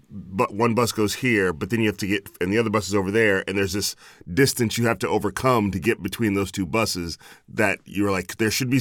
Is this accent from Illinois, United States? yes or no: yes; Chicago, Illinois, United States; I grew up in Chicago.